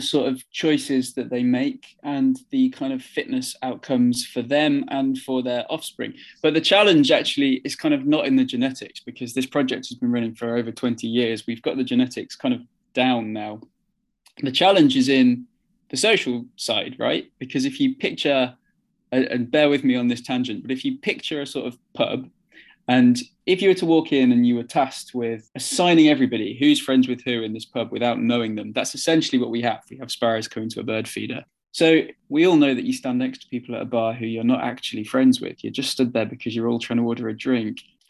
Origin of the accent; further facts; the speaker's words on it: West Midlands, United Kingdom; also born or lived in Manchester; now in South of England; I was born in Manchester and we moved to the Midlands and now I'm in the South.